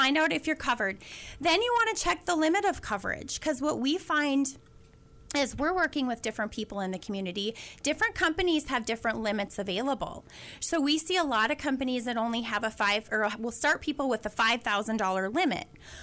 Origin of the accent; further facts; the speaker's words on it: Wadena, Minnesota, United States; Then I had tornadoes come through my hometown of Wadena. That's where I was born and raised.